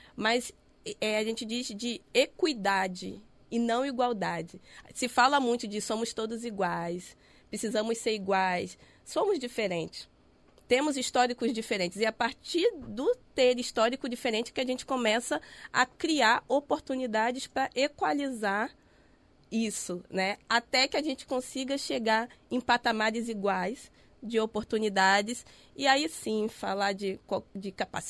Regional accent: São Gonçalo, Rio de Janeiro, Brazil; Eu venho do Jardim Catarina. O Jardim Catarina é um bairro de São Gonçalo, município, né? Do nosso querido estado do Rio de Janeiro. E na época, 1982, quando eu nasci, há 36 anos atrás, era considerada a maior favela plana da América Latina.

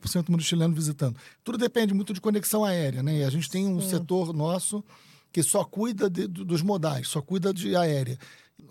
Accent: Rio de Janeiro, Brazil; Aí eu sou carioca, apaixonado por literatura.

